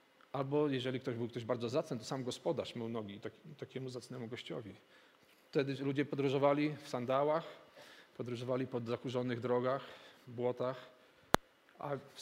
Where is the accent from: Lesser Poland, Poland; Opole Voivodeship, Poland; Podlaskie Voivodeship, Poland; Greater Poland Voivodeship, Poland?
Podlaskie Voivodeship, Poland; Bielsk Podlaski; kiedy ja dorastałem w Bielsku Podlaskim